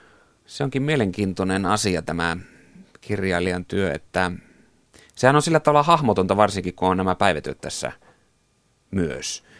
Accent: Kainuu, Finland; moved away as an adult; now in Helsinki, Finland; kun minä olen Kainuusta kotoisin ja siellä asunut 20 vuotta ja nähnyt syrjäseutujen elämää Kainuussa

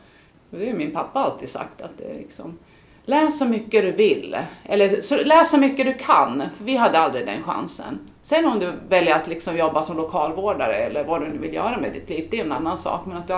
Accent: Sweden; jag är ju svensk. Finland är inte mitt hemland, det är Sverige.

